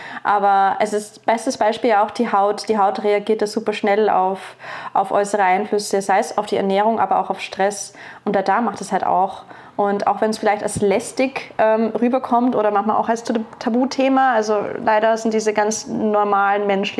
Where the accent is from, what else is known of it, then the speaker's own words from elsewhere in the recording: United Kingdom; now in Austria; Als Britin muss man natürlich auch Feldhockey, weil in Österreich nennt man das Landhockey, gespielt sehr lange